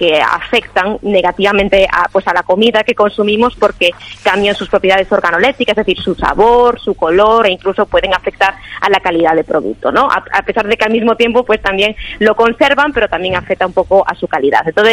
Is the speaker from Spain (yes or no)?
yes; Galicia, Spain; Bueno, actualmente estoy en el extranjero. Mi idea es volver a España, concretamente volver a Galicia, que bueno, tengo bastante morriña de volver a mi tierra.